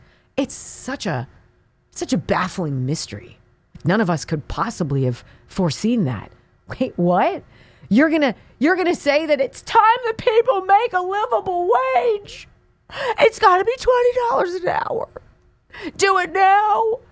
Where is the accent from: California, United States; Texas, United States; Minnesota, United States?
California, United States; my home state of California